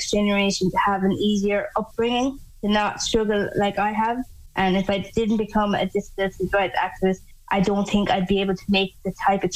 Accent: Athenry, Connacht, Ireland; I am an Irish traveller and a wheelchair user from Athenry in County Galway.

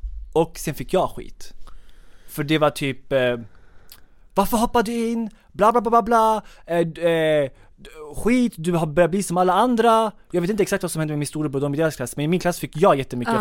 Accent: Sweden; jag är stolt svensk, jag är född här, jag älskar Sverige

